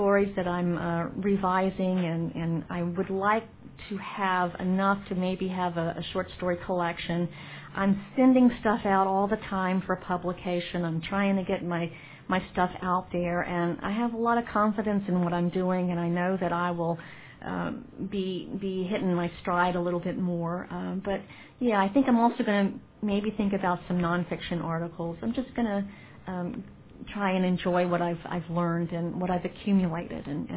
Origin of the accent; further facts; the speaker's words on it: Atlanta, Georgia, United States; Yeah, I think because I grew up here in Atlanta during the 60s and 70s, as a kid, I saw a lot of the racial issues going on